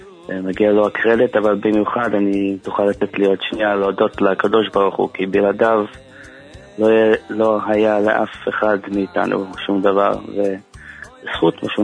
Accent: Jerusalem, Jerusalem District, Israel; אני גר בירושלים, נולדתי בירושלים, לומד בישיבה

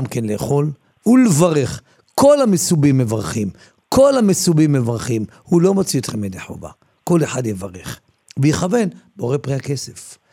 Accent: Safed, Northern District, Israel; אני יליד צפת, אני מכיר מה זה שלג, אין לי בעיה. ילי צפת, חוויתי שלגים עד הברך.

